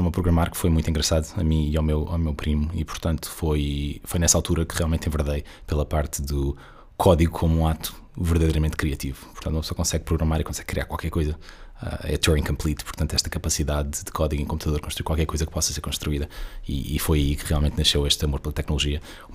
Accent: Portugal; also born or lived in United States; nasci nos Estados Unidos e cresci em Portugal, mas primariamente passei a minha vida como adulto nos Estados Unidos durante os últimos 5, 15 anos. E agora voltei para Portugal há uns meses

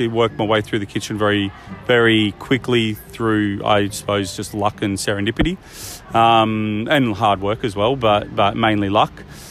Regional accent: Bathurst, New South Wales, Australia; now in Sydney, Australia; I'm a country boy from Bathurst. I've moved to Sydney.

